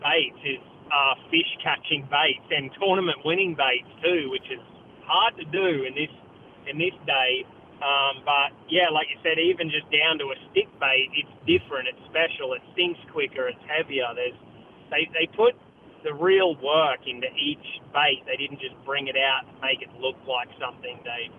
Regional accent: Australia; We sort of had our own personalities, I guess, in Austral

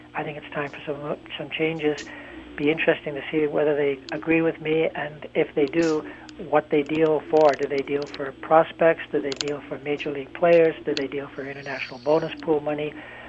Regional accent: Toronto, Ontario, Canada; one of the teams that's going to be making a big move to sell guys is my hometown Blue Jays.

